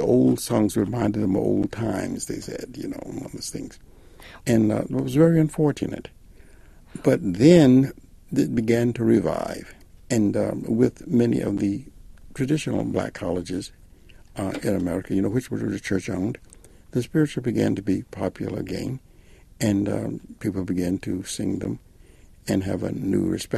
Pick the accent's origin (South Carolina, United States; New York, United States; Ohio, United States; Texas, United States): South Carolina, United States; Well, you must remember I was raised in South Carolina, and my grandfather was a Baptist minister.